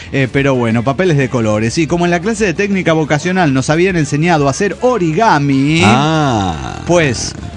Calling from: Cochabamba, Bolivia; de Cochabamba, Bolivia.

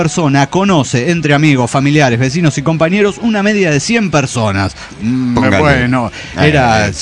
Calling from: Celaya, Guanajuato, Mexico; de Celaya, Guanajuato.

